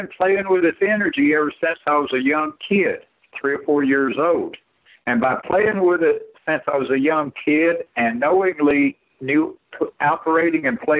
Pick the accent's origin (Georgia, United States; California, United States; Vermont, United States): Georgia, United States; Clayton; In my hometown, rural town of Clayton, Georgia, my grandmother was known as a hands-on Christian healer.